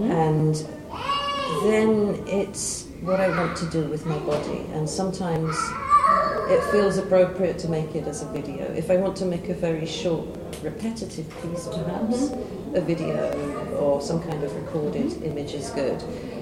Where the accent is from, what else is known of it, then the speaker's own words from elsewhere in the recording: London, United Kingdom; Well, I'm an artist. I come from London.